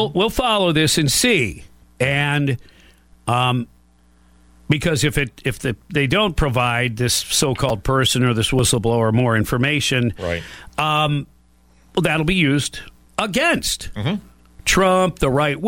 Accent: Michigan, United States; Yeah, and, you know, having grown up in Michigan, I don't ever recall anything like that.

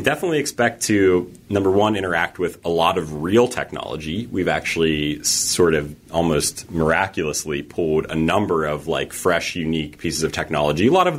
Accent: Pittsburgh, Pennsylvania, United States; So I was coming back to Pittsburgh. This is my hometown.

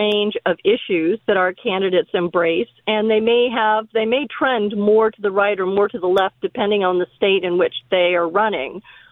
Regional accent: Massachusetts, United States; I know my home state of Massachusetts, every single elected official is a Democrat.

